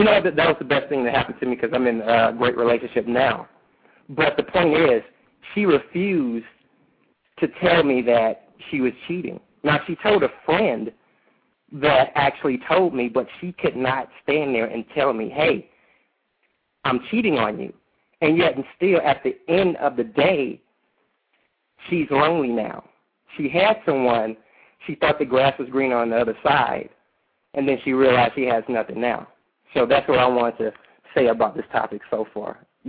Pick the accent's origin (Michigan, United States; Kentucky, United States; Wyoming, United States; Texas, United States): Texas, United States; Dallas; I am from Dallas, Texas.